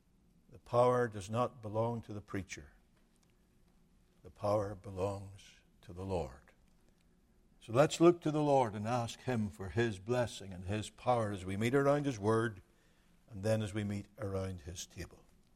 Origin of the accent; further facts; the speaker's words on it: Northern Ireland, United Kingdom; It was 1978. I was visiting from Northern Ireland.